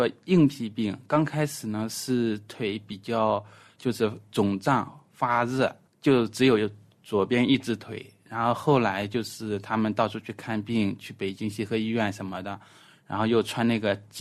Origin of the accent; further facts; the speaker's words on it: Henan, China; 我呢是来自于中国，然后在河南的一个农村里长大的。